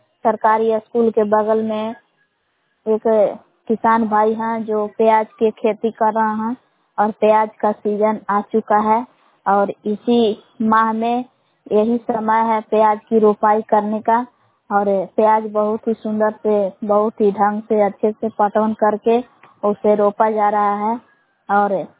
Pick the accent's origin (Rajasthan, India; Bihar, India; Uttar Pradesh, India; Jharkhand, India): Bihar, India; Bilan; ग्राम बिलान जिला कैमूर बबुआ के निवासी हूँ।